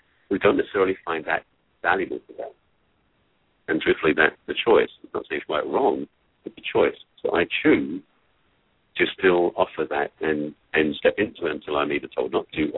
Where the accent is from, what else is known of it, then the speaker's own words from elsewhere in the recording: England, United Kingdom; I was born and raised in England, and it wasn't from a very, you know, posh family